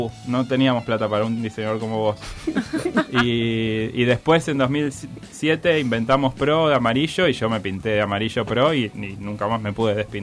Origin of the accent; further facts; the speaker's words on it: Buenos Aires, Argentina; Soy de Capital.